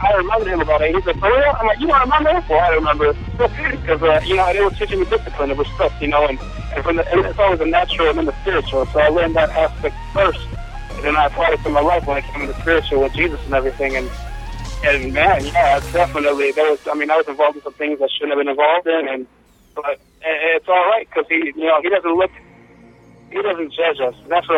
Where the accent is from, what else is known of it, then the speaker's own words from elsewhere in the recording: Milwaukee, Wisconsin, United States; Now, I was born and raised in Milwaukee, the South Side area, which is, you know, majorly, I'm Puerto Rican, so there's a lot of Hispanics in the area.